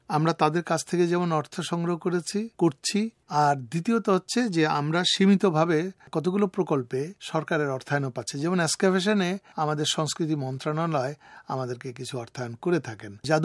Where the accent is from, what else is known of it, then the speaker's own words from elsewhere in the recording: Bangladesh; born there; বাংলাদেশ আমার জন্মভূমি, আমার প্রিয় মাতৃভূমি, যার জন্য আমি মুক্তিযুদ্ধ করেছি